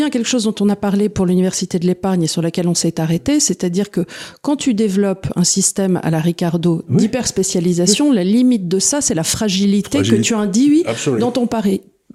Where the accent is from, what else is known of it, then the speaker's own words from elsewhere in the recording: France; On est français, nous, avant toute chose.